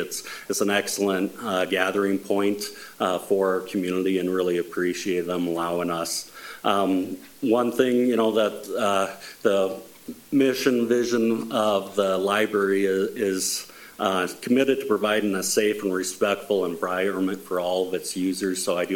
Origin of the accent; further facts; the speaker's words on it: Shelby, Montana, United States; now in Bozeman, United States; I'm a Highline kid. I grew up in Shelby, Montana, and came down here to MSU, got my electrical engineering degree.